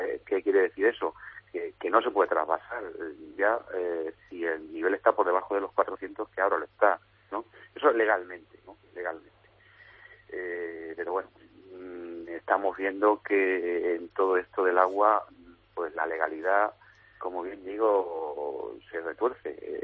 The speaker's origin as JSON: {"language": "Spanish", "region": "Castilla-La Mancha", "country": "Spain", "said": "y siempre hay unos perjudicados, ¿no?, que somos los de Castilla-La Mancha."}